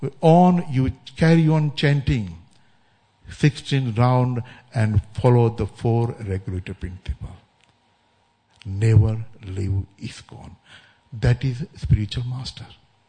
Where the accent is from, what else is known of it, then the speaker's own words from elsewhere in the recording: India; coming from India 40 years back. And of course, as an Indian